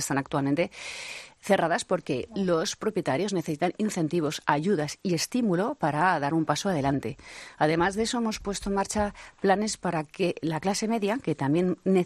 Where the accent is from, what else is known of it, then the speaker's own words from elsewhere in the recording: Ávila, Castile and León, Spain; now in Madrid, Spain; la vivienda en Madrid no puede ser como en mi pueblo, en Ávila